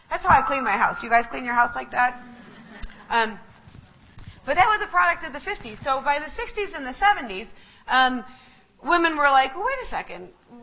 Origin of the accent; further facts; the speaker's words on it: Maple Heights, Ohio, United States; we grew up in Maple Heights.